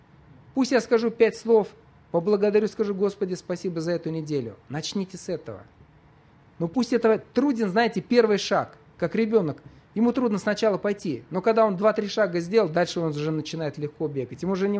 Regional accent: Urals, Russia; Вы знаете, я вырос не в Москве, далеко на Урале

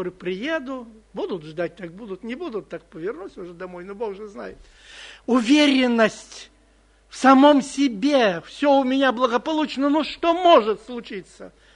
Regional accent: Moscow, Russia; Я сегодня испытал всю свою уверенность, какой я москвич, понимаете?

